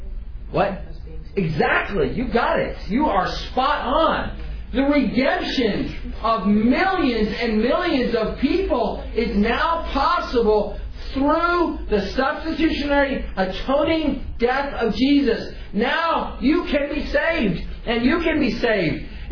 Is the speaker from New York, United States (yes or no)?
no; West Virginia, United States; Growing up in West Virginia, we just burned our own trash. We had 55-gallon barrels out behind the house.